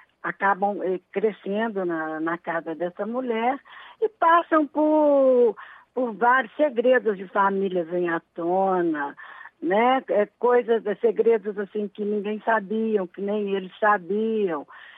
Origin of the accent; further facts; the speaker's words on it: Minas Gerais, Brazil; eu sou mineira, né?